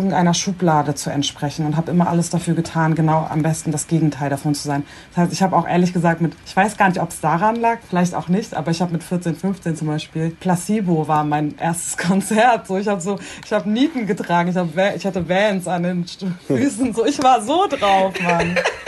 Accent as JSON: {"language": "German", "region": "Bremen", "country": "Germany", "tie": "born or raised there", "said": "also ich bin zwar in Bremen geboren und aufgewachsen, das ist super durchmischt"}